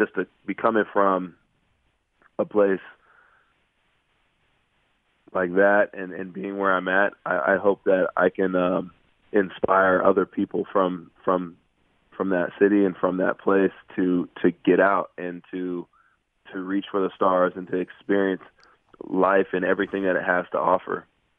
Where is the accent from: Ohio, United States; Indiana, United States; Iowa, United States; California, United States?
California, United States; Fresno; I'm from Fresno, California. If you guys don't know where Fresno is, that's my point.